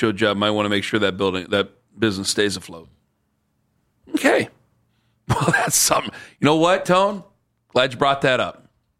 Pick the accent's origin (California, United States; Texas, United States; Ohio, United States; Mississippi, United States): Ohio, United States; Guys, I mean, we're from Ohio here.